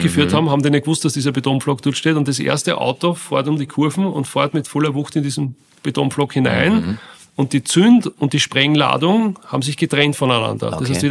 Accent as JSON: {"language": "German", "region": "Lower Austria", "country": "Austria", "tie": "born or raised there", "said": "ich bin in der Buckligen Welt aufgewachsen. Das ist ein Gebiet südlich von Wiener Neustadt, das an die Buckelige Welt grenzende Burgenland quasi, faktisch ist da gleich in der Nähe, getrennt durch die Rosalia."}